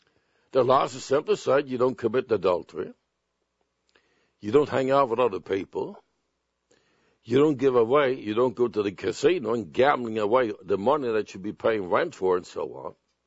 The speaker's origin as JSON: {"language": "English", "country": "Sweden", "tie": "born or raised there", "moved": "as an adult", "said": "I was born in Sweden. I lived until I was about 22 years old. And there's one thing in Sweden that I never did like, and that is called jealousy."}